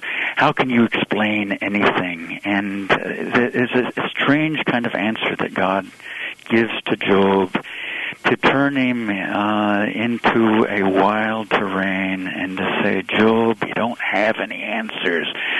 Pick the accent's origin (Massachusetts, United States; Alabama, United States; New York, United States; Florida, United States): Florida, United States; now in St. Louis, United States; Now, I've lived for 21 years here in St. Louis. I grew up in Florida. I was always an ocean person. I've become a river person here.